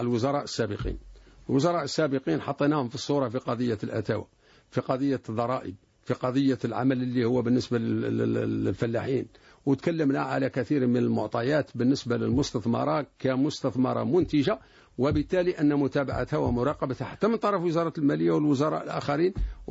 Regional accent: Algeria; لأن وضعنا احنا كجزائريين عندنا وضع خاص

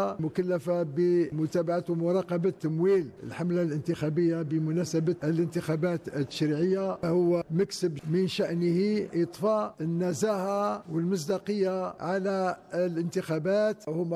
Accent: Algeria

